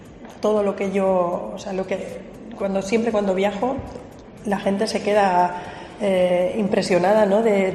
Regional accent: Villarrobledo, Castilla-La Mancha, Spain; cuando yo digo yo soy de Villarrobledo, todo el mundo me dice Villarrobledo, ¿eso dónde está?

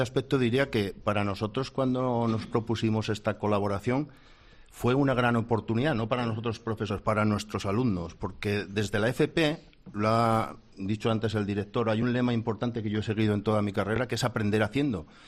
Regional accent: Tudela, Navarre, Spain; que soy de Tudela, nacido en Tudela, ya tengo unos pocos años

